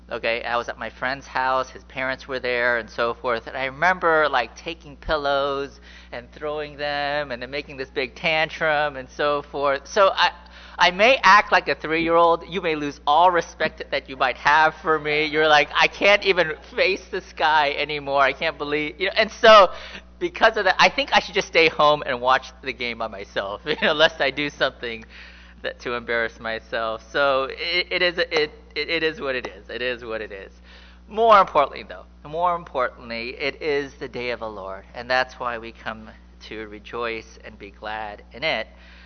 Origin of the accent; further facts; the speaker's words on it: San Francisco, California, United States; So, you know, I'm from San Francisco, okay? So, you know, if you're like, you know, why? I can't believe he's a Niner. I grew up in San Francisco, okay?